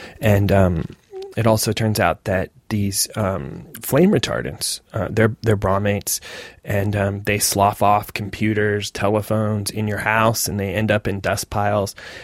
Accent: Sedona, Arizona, United States; I'm from Sedona, Arizona, and it was the first fast food place in our town.

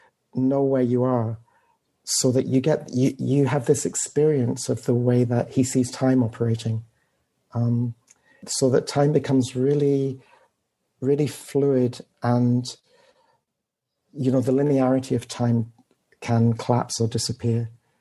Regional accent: London, United Kingdom; now in United States; I came from London, and when I first came

